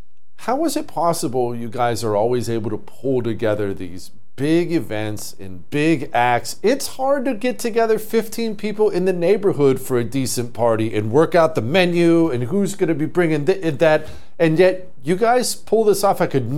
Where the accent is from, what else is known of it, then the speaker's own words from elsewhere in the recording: United States; It's going to be pizza and wings, and I'm an American.